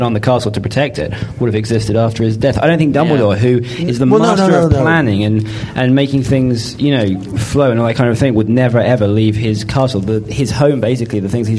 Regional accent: London, United Kingdom; If it's England and we're like, you know, I say … I'm from London, we'll just have a conversation about how bad it is.

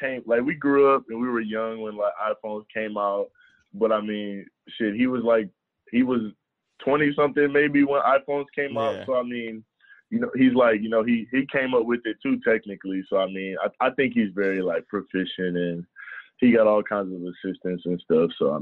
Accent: Texas, United States; also born or lived in Baltimore; I wanted to go to Texas just because of the lore, you know, growing up in Texas. I mean, even before I moved to Texas, like, Vince Young was just a man, and everybody saw that Rose Bowl game, like, mm-hmm. even from Baltimore.

